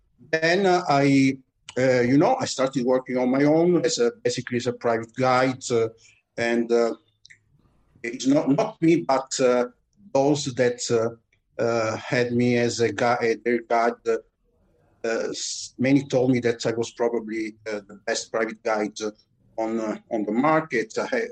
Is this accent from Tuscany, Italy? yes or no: no; Reggio Calabria, Calabria, Italy; I was born and raised in Reggio Calabria, but my father was from Monasterace, the end of the province. Today, Reggio Calabria is a metropolitan area.